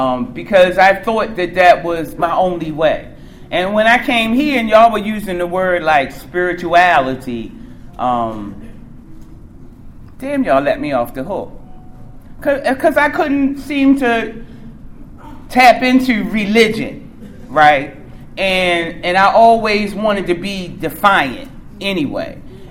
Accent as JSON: {"language": "English", "town": "Baltimore", "region": "Maryland", "country": "United States", "lives_now": "Columbia, United States", "said": "Like, I'm from Baltimore originally. West Side, you know, that's where I'm from. But I've been living in Columbia, Maryland for a long time."}